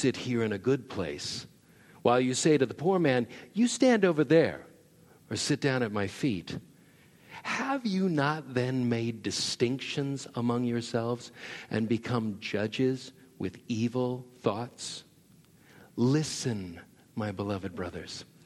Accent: Fresno, California, United States; I grew up in Fresno, and I had the opportunity to work for the U.S. Forest Service as an on-call firefighter.

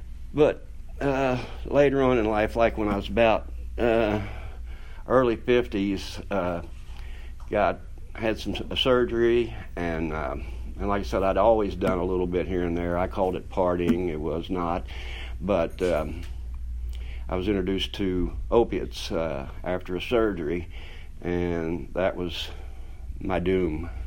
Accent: Augusta, Kentucky, United States; I'm from Kentucky, a little town up on the Ohio River called Augusta. It's a beautiful little town.

